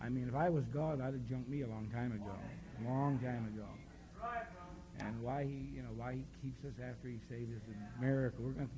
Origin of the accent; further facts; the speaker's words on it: Louisville, Kentucky, United States; I am from Louisville, Kentucky. I'm not bragging about that. That's the whiskey capital of the world, the horse racing capital of the world.